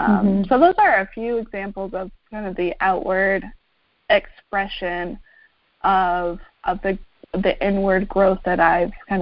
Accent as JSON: {"language": "English", "country": "Canada", "lives_now": "United States", "said": "Like I'm from Canada. I have a home in Canada."}